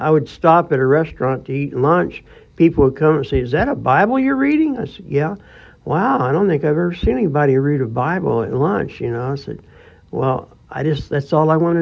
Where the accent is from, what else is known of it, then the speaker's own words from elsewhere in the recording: the South, United States; I was born and raised here in the South.